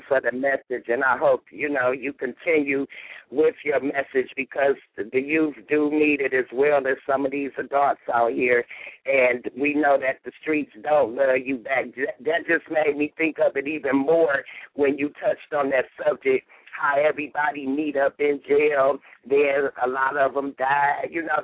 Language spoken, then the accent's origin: English; Detroit, Michigan, United States; I'm from the east side of Detroit myself